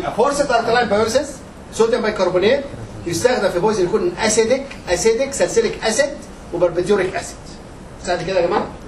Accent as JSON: {"language": "Arabic", "country": "Egypt", "said": "يعني عندنا في مصر يقول لك ايه؟"}